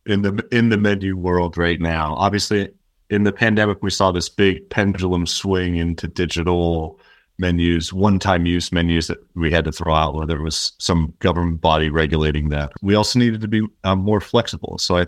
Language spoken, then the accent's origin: English; New Jersey, United States; I grew up in New Jersey, which is famous for their New Jersey diners